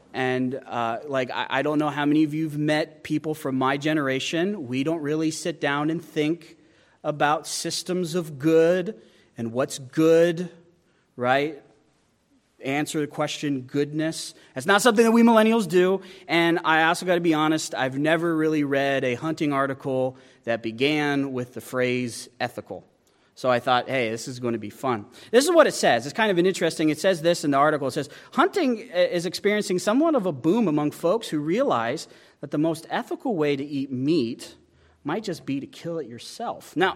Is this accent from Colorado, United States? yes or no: no; Wyoming, United States; Now, I could say that because I'm from Wyoming. You can't say that unless you're from Wyoming.